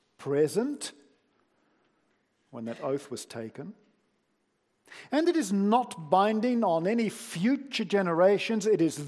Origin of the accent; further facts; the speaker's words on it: New Zealand; I grew up myself in New Zealand where certain philosophies were forbidden.